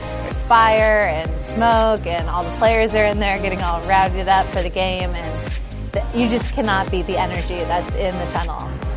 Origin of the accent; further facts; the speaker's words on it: Napa Valley, California, United States; I'm from Napa Valley, California